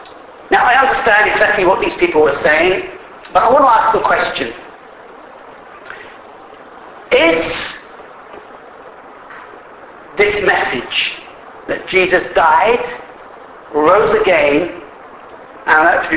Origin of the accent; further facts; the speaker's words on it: London, United Kingdom; born there; So I say I was born on the London mission field.